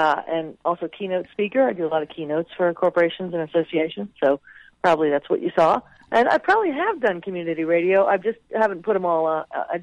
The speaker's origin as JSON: {"language": "English", "region": "Virginia", "country": "United States", "tie": "born or raised there", "said": "I was back in the D.C. area. I grew up in Virginia."}